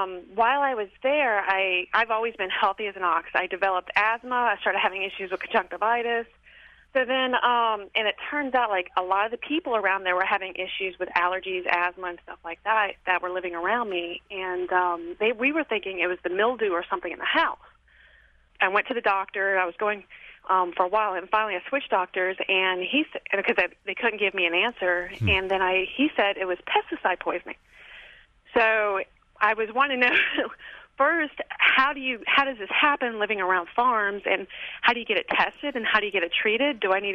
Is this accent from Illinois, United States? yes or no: no; Louisiana, United States; Mostly Louisiana.